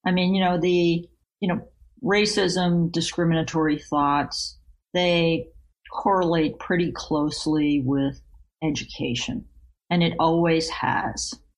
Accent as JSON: {"language": "English", "region": "East Coast", "country": "United States", "tie": "born there", "said": "Well, you know, I was born on the East Coast."}